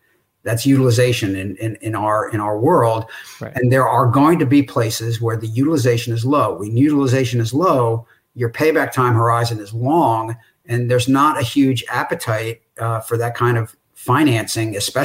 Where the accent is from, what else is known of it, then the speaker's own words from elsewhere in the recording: New York, United States; And so I'm a New Yorker, by the way. I grew up on Long Island. I worked in the city. I ended up on the West Coast, but I'm a New Yorker at heart.